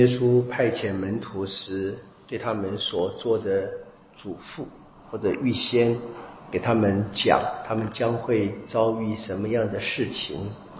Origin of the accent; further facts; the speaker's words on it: China; 我们中国人有那个话啊，说读圣贤书所学何事啊